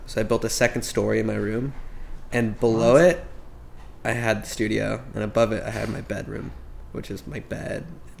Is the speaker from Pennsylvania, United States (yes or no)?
no; Los Angeles, California, United States; I grew up in the Valley, like in the Sherman Oaks.